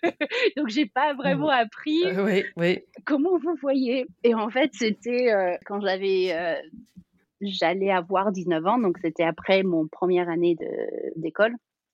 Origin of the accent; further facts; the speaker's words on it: California, United States; now in France; Toute mon enfance aux États-Unis, on était les Français. J'étais la Française, la Frenchie. Mmh. Ici, je suis américaine, la Californienne.